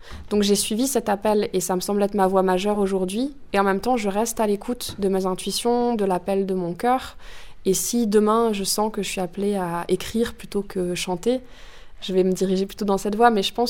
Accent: Valbonnais, Auvergne-Rhône-Alpes, France; il y a un festival dans le lieu où j'ai grandi, à Valbonnet, près de la Mure.

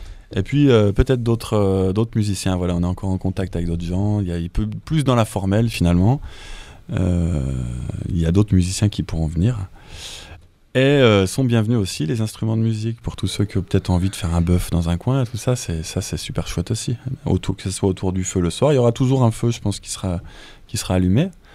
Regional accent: Bourgogne-Franche-Comté, France; moi je suis jurassien de souche et voilà, pur et dur.

